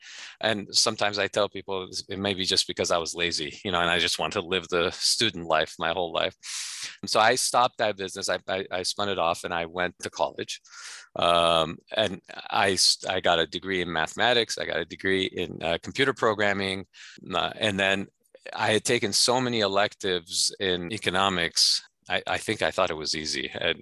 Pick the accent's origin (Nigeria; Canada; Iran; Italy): Iran; moved away; I'm a first generation immigrant. We came here from Iran. My dad had his own business. He had a construction business and it back in Iran.